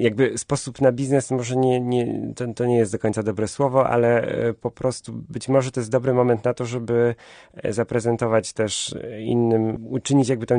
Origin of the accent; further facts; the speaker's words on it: Rydzyny, Łódź Voivodeship, Poland; W Rydzynach, w Leśniczówce ja się wychowałem, tam mój ojciec był leśniczym do spraw łowieckich